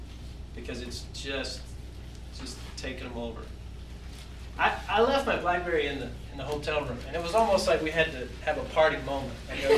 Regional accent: Texas, United States; I'm originally from Texas, so I'm, 2,000 miles away from my family, my wife's family.

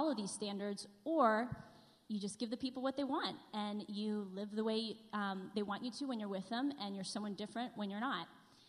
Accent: East Coast, United States; Well, I grew up on the East Coast, and I went to a Christian school with a lot of rules.

